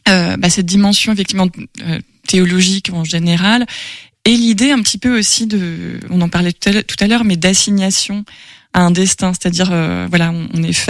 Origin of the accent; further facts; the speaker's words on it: Grand Est, France; ça fait partie de ma culture d'origine. Moi j'ai grandi en Alsace et on dit d'ailleurs on dit église et pas temple en Alsace.